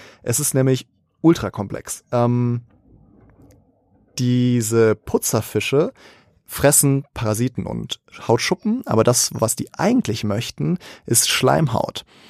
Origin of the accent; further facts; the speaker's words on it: Egypt; ich bin ja Ägypter